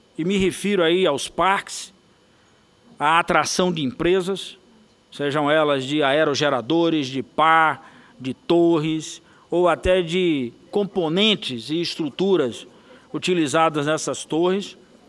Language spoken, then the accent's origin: Portuguese; Northeast Region, Brazil; eu quero chamar a atenção para um assunto que nos interessa muito, enquanto nordestinos